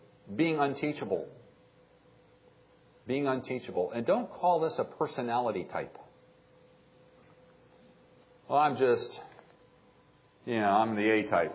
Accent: Ireland; You know, I'm Irish.

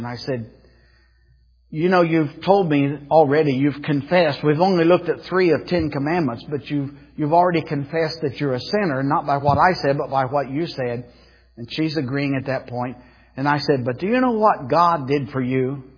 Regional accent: Ironton, United States; I'm from Ironton.

